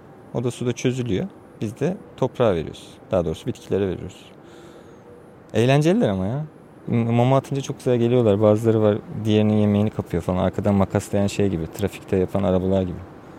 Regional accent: Çatalca, Istanbul, Turkey; Çünkü zamanında beni örseleyen arkadaşlarım Çatalcalıyım diye.

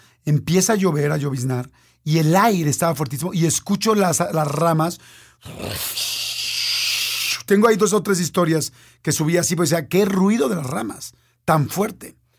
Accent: Mexico City, Mexico; al final soy un mexicano que vive en la Ciudad de México

